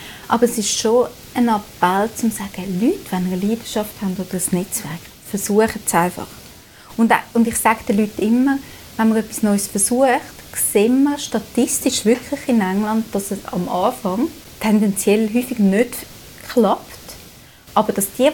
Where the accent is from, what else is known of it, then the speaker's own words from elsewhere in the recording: Zurich, Switzerland; ich komme aus Zürich, ich komme aus einer liberalen Tradition.